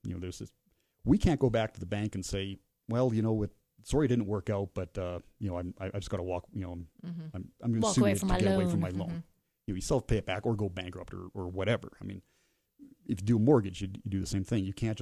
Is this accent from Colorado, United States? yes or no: yes; Colorado, United States; Oh yes, I'm from Western Colorado.